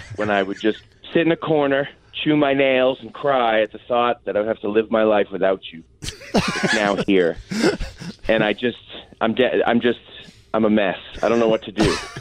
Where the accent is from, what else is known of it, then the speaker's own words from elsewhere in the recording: New England, United States; Growing up in New England, they had this thing that happened in Lexington on the television every end of the year